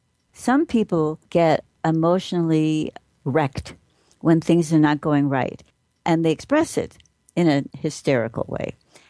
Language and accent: English; Brooklyn, New York, United States; I remember growing up in Brooklyn, people yelled when they wanted something.